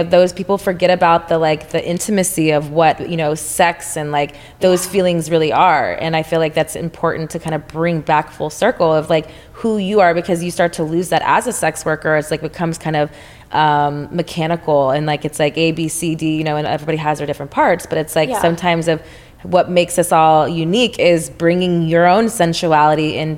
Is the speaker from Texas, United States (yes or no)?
yes; Texas, United States; I'm from Texas where there's not any